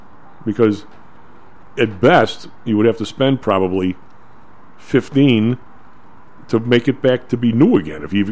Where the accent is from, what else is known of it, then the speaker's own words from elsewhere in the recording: Midwest, United States; I'm from the Midwest. I'm just a dope from the South Side with, you know, 20 bucks in my pocket.